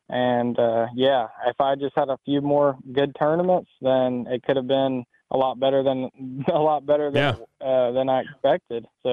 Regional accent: Alabama, United States; No, but honestly, the tournament at La Crosse, it really reminded me of growing up on the Coosa River.

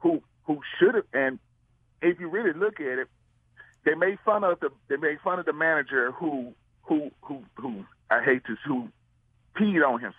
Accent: Memphis, Tennessee, United States; I grew up in Memphis, and trust me, if you don't know Memphis wrestling, it has some wacky, silly stuff.

